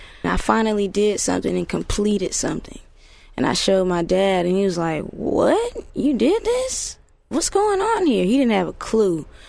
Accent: Decatur, Georgia, United States; I am from Decatur, Georgia.

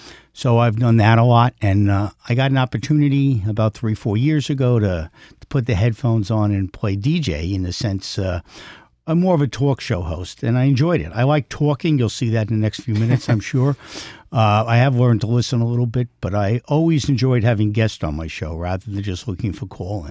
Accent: Queens, New York, United States; now in Nassau County, United States; And I'm from Nassau, originally from Queens.

